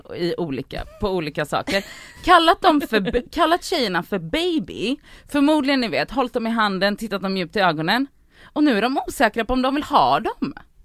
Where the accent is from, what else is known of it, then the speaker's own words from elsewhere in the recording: Gothenburg, Västra Götaland County, Sweden; jag är uppvuxen i Biskopsgården